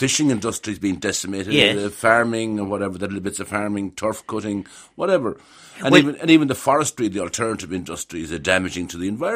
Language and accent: English; the West, Ireland; But I suppose that's part of our thinking as Irish people, you know, our traditional thinking, well, especially in the West